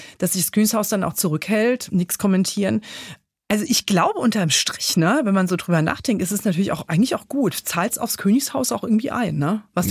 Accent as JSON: {"language": "German", "region": "Rhineland-Palatinate", "country": "Germany", "said": "Ist nicht wie bei uns in der Pfalz."}